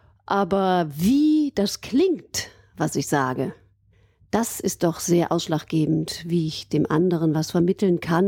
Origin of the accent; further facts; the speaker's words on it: Aachen, North Rhine-Westphalia, Germany; also born or lived in Cologne / Vienna; ich bin gebürtige Aachenerin und habe eben meine Kindheit in Aachen verbracht, bin dann nach Köln, dort zum Gesangsstudium, erstmal Rhythmikstudium, dann nach Wien